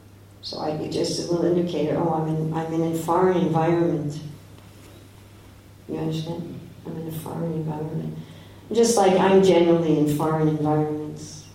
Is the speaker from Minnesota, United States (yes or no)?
no; New York, United States; especially if I visit where I was brought up in New York, immediately I can relax.